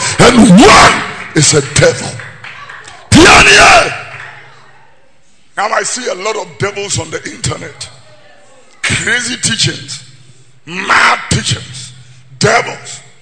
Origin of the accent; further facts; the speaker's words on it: Ghana; I'm a black man. I am a Ghanaian. And I am a Kweu. And I am a Gar.